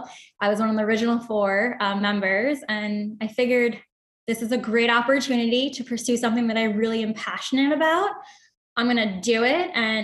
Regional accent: Commack, New York, United States; also born or lived in Astoria, Queens; So I was born in Astoria, Queens, but I grew up on Long Island in Commack and went to undergrad at Hofstra. So Long Island proud, right?

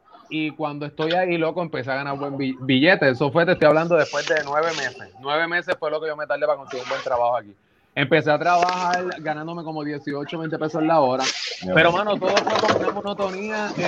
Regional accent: Villalba, Puerto Rico; yo soy de Villalba, un jíbaro criado en el monte, mano. Yo me crié al lado del río, de la quebrada, o sea, lo que conocen como La Joya en Puerto Rico. Tomé la decisión un día de mudarme para San Juan

